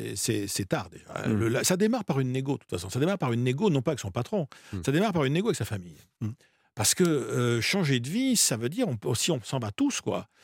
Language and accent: French; Bordeaux, Nouvelle-Aquitaine, France; Moi, je suis bordelais d'origine. Donc, je discutais aussi, avec des bordelais.